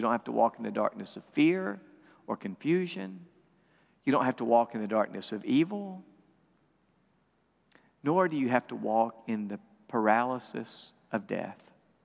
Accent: West Point, United States; I've done two funerals over the period from Thanksgiving to Christmas, both in West Point, my hometown.

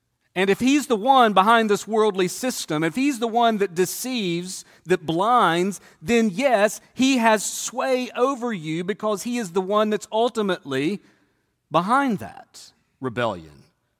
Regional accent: the South, United States; You'd never know I'm from the South.

